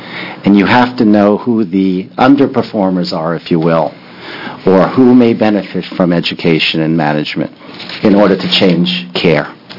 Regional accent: Connecticut, United States; now in Oregon, United States; Chair Holvey and Representative Tomei, I came from Connecticut.

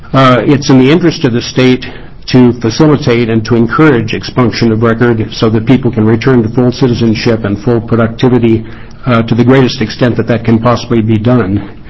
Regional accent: Portland, Oregon, United States; I'm from Portland, and I'm appearing as a concerned citizen.

